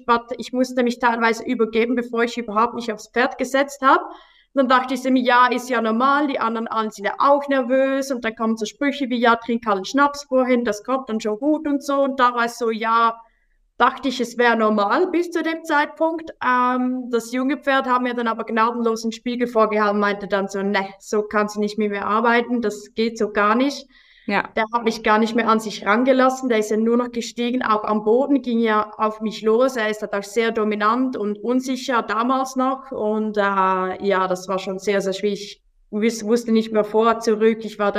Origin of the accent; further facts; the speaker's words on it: Zurich, Switzerland; Ich bin 32 Jahre alt. Ich komme aus der Schweiz in der Nähe von Zürich.